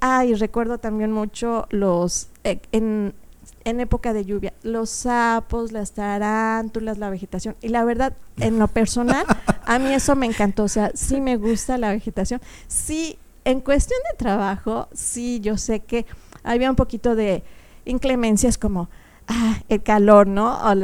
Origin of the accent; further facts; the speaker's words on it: Mexico City, Mexico; born there; also born or lived in Cuernavaca; pues yo venía, o sea, pues de estar en la ciudad, en Cuernavaca, yo nací en Ciudad de México, sí estaba acostumbrada como que a otro ambiente, pese a que durante niña por muchos años iba a Jonacatepec, que es un poblado hacia el oriente.